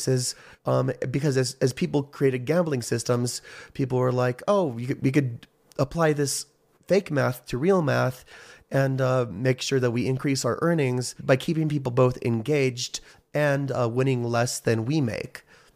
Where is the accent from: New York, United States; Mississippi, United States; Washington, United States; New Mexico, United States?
New Mexico, United States; the lottery in my home state of New Mexico, which I still reside in, is used for a scholarship.